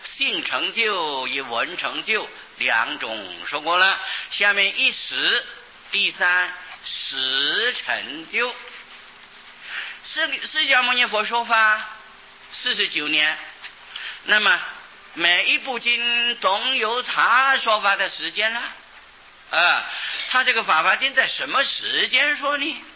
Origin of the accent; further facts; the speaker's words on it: China; 例如就是在古代，我们中国人用阴历，现在所谓农历啊，实际上是阴历